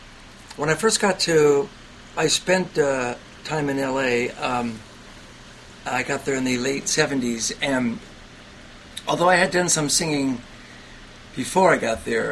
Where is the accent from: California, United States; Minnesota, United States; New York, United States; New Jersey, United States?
California, United States; San Francisco; now in Los Angeles, United States; Well, when I went to L.A., yeah, I grew up in San Francisco, and I moved to L.A. To sort of see what was going on.